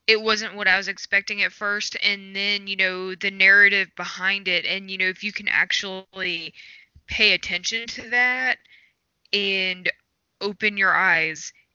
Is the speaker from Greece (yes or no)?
no; California, United States; I grew up in California for a good portion of my life